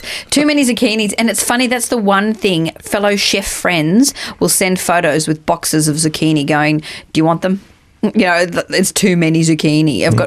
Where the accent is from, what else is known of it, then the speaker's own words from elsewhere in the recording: Brisbane, Queensland, Australia; born there; I was born in Brisbane, so, you know, I do love Queensland.